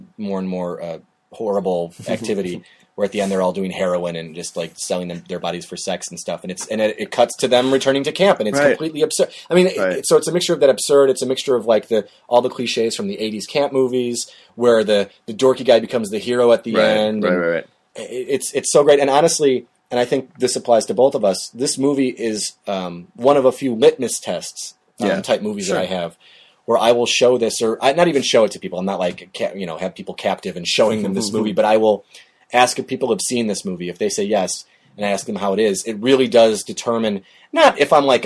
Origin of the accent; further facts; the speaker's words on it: Chicago, Illinois, United States; I'm from Chicago, born and raised here. I love movies that take place here and show off the city.